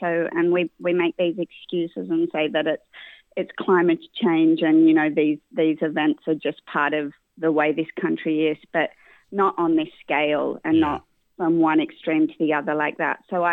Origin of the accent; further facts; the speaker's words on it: Sydney, New South Wales, Australia; I'm Sydney-based, so I grew up in Woolloomooloo. I spent my childhood in the city